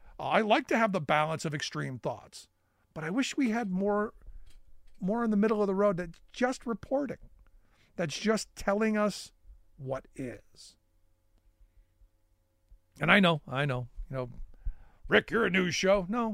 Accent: Cleveland, Ohio, United States; when I grew up in Cleveland, you know, we used to ride the RTA, the rapid transit there.

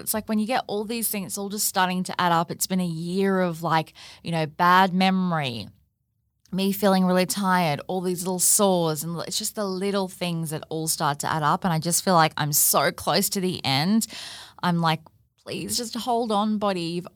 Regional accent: Australia; And obviously I'm Australian, so it doesn't have the same impact on Australians as it does in Americans.

